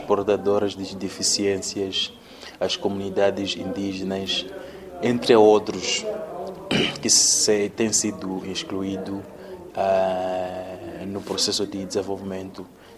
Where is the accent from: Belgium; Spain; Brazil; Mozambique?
Mozambique; venho da República de Moçambique